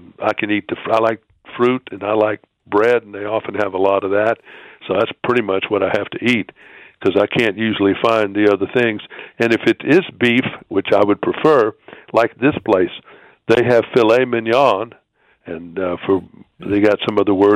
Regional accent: United States; I do love Paris, but I'm such an American.

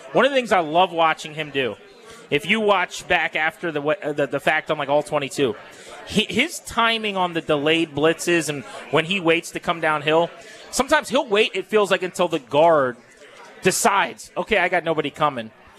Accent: King George, Virginia, United States; So I'm from King George near Fredericksburg.

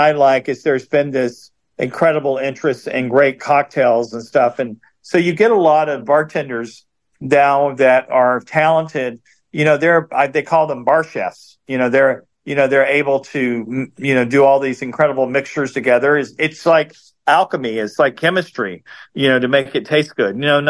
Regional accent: the South, United States; And I grew up in the South, and quite honest with you, we're quite well known for, if we're drinking, we carry a flask and we hide it.

